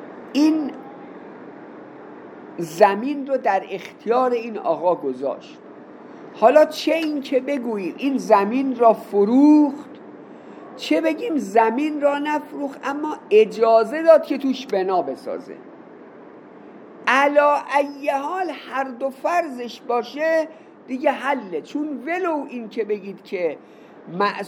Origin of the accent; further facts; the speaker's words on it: Iran; بابا عراقیام خونهشون رو میفروشن مثل ما ایرانیام.